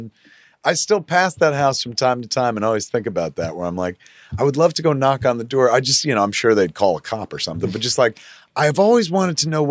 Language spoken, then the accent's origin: English; Highlands, New Jersey, United States; I referred to my hometown at Highlands incorrectly, I will add, as I said, I grew up in a white trash town.